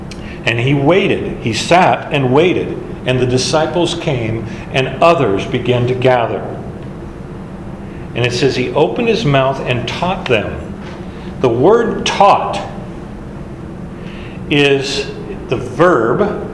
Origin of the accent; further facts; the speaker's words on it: Alaska, United States; I grew up in Alaska. They have mountains. Okay, they have the real thing.